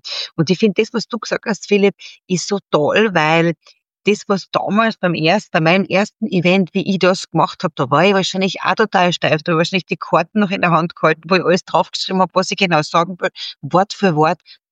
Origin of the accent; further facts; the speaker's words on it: Carinthia, Austria; now in Vienna, Austria; war in meinen ersten Wien-Jahren dann natürlich schwierig, nach Kärnten zurückzukommen, meinen Wiener Akzent, den was ich mir da angeeignet habe.